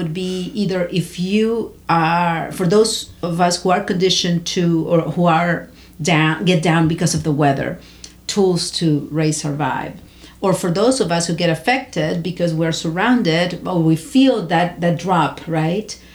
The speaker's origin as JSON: {"language": "English", "region": "Lima", "country": "Peru", "tie": "born or raised there", "said": "But I also, growing up in Lima where the sun never comes out before noon, it's the time that you feel more energized"}